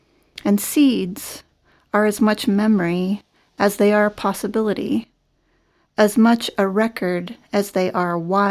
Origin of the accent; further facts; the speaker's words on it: Eliot, Maine, United States; I am from Elliott, Maine.